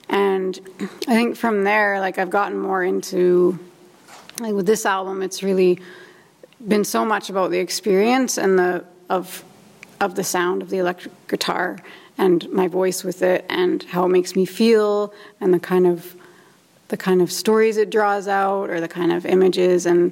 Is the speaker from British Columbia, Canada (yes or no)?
yes; Cranbrook, British Columbia, Canada; also born or lived in Vancouver; I wasn't born in Cranbrook. I was born in Vancouver, actually, but I went to school here. I went to St. Mary's and then through to high school at Mount Baker